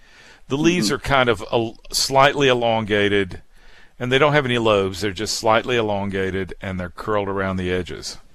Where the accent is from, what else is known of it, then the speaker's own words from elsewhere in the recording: Alabama, United States; also born or lived in Mississippi; I was born in Mississippi. And I kind of grew up in Alabama.